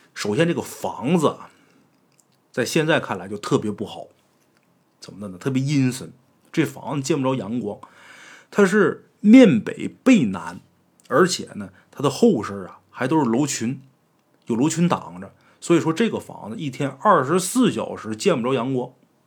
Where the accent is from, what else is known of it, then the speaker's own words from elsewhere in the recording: Haicheng, Liaoning, China; 我那时候就应聘到我老家海城的一家演艺酒吧，在那儿工作。